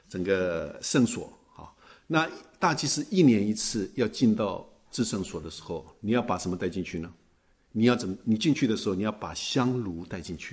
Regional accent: China; 不像我们中国人是还一根一根的香

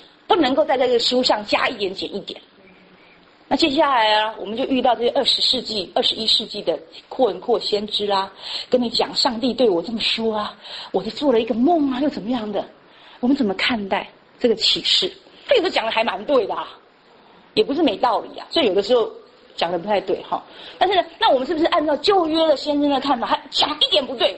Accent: Taiwan; 哎呀，我们从台湾来的，我们都会觉得说

